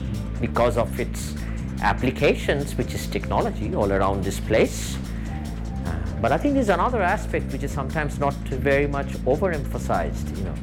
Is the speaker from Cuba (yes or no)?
no; India; I grew up in India, and the sort of the high school structure over there is it's a lot more structured than what it is in North America.